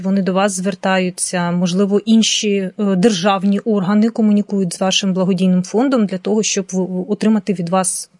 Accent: Luhansk, Luhansk Oblast, Ukraine; от я з Луганська сама

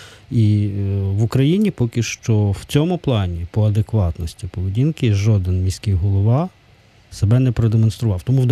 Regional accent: Lviv, Lviv Oblast, Ukraine; now in Kyiv, Ukraine; Тому що я сам родом зі Львова

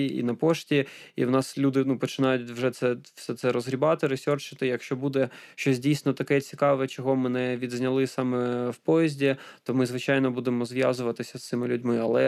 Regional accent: Donetsk, Donetsk Oblast, Ukraine; да я сам з Донецька

